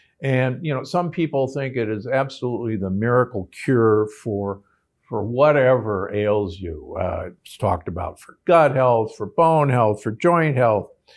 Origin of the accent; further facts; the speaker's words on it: Midwest, United States; I grew up in the Midwest, and my mother would make a pot roast once a week